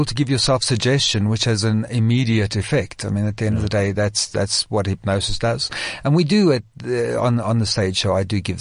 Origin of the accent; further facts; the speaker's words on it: Johannesburg, Gauteng, South Africa; I born bred Joburg. I'm a Joburg, Joburger of heart.